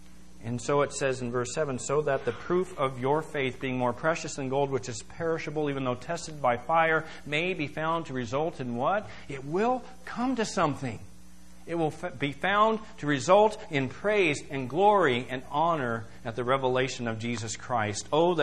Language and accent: English; United States; it sickens me to think that, you know, as an American, there are certain places that would be very dangerous for me to go and walk down the street because people hate me for just being an American.